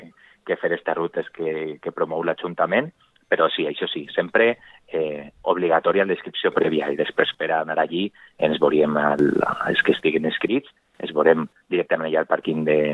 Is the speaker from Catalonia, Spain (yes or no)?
no; Vila-real, Valencian Community, Spain; tots és que vivim o som de Vila-real